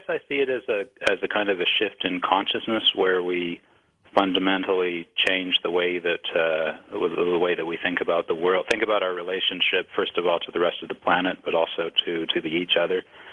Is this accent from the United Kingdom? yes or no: no; Northern Canada, Canada; I'm from Canada, the north of Canada